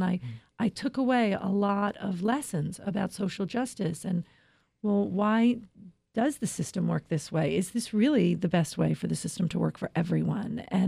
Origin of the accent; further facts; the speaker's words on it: New York, United States; now in Los Angeles, United States; I'm from New York. I'm from New York. I live in Los Angeles.